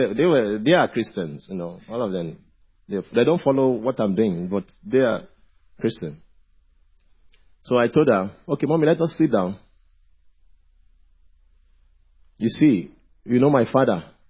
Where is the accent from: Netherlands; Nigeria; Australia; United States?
Nigeria; English is a second language; Like from where I'm coming from Nigeria, you know.